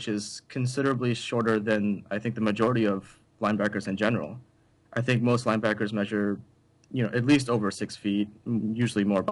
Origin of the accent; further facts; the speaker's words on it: United States; now in Canada; I'm actually right now in Canada as a graduate student, but originally I am from the States.